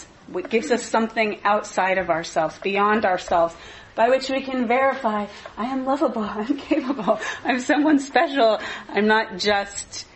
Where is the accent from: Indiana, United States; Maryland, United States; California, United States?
California, United States; I grew up in California in the public schools during the height of the self-esteem movement.